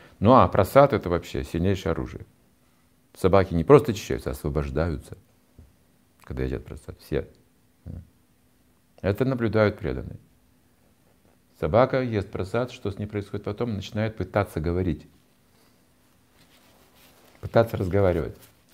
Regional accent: Kazakhstan; Я уже в годах, я вообще казах, знаете, я без мяса не могу.

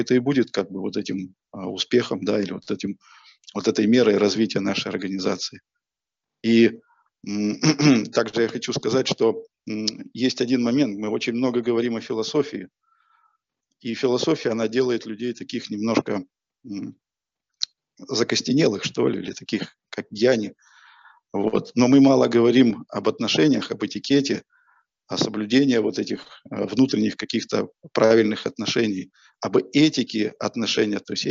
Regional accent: southern Russia, Russia; Я из Южной России, там все настроится на отношениях.

